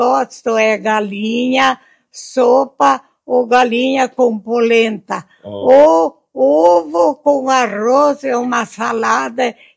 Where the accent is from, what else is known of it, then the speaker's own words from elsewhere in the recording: Itapera, Brazil; moved away as an adult; now in Lagoa Vermelha, Brazil; Não, nasci em Itapera, lá, junto com a minha família, casei com 20 anos. Depois, o meu sogro veio à Lagoa Vermelha procurar terra para os filhos